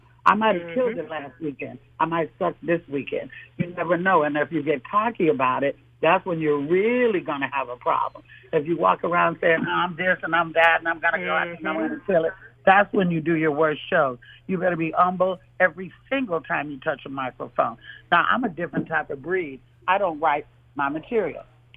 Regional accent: Oakland, California, United States; also born or lived in Tyler, Arkansas; Now, I'm from Oakland, California. I was born in Tyler, Arkansas. I was raised in Oakland, California.

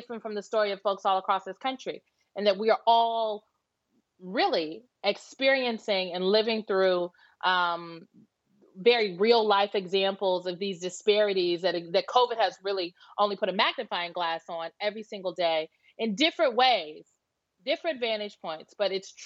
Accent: Omaha, Nebraska, United States; I feel like growing up in Omaha, Nebraska was a similar experience to, believe it or not, growing up in Chicago, Illinois

